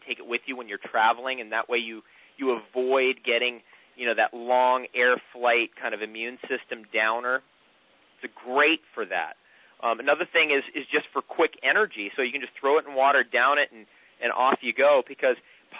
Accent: New Jersey, United States; I grew up on the Jersey Shore and we had those wood benches and recliners and all that, and I used to play on those things when I was a kid

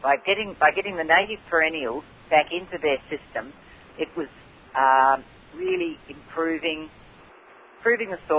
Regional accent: Tasmania, Australia; moved away as an adult; I grew up in Tasmania, so my background was off a mixed farm just out of Hobart, with much higher rainfall than where we are now. I married and moved to South Australia, and we were in the southeast and then along the Coorong

